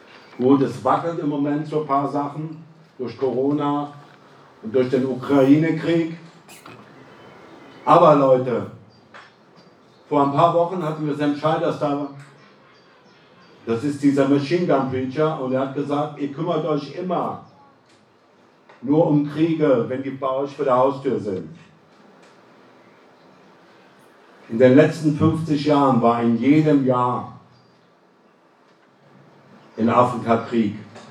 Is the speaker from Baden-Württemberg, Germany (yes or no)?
no; Rhineland-Palatinate, Germany; Also ich bin aus dem Westerwald